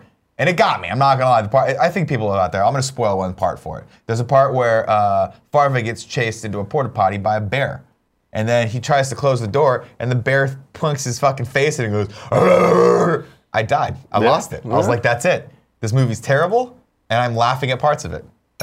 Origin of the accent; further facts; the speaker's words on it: United States; I am unabashedly American.